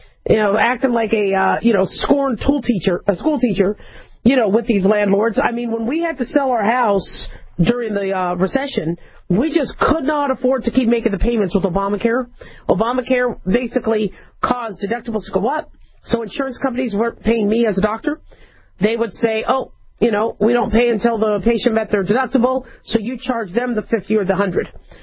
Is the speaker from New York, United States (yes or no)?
no; California, United States; I'm from California. You know, I love California.